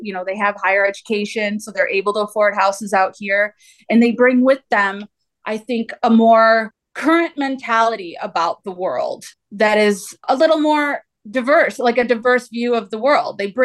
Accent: Detroit, Michigan, United States; We moved from Detroit and we were outsiders.

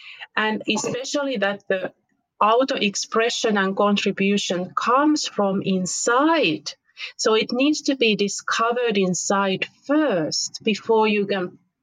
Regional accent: Finland; English is a second language; I am from Finland myself.

